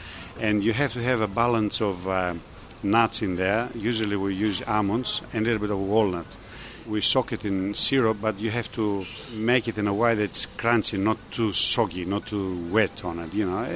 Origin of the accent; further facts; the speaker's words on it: Greece; English is a second language; now in Melbourne, Australia; Yeah, I did come from Greece. I did my apprenticeship there when I was about 13. And I'm still going here in Melbourne.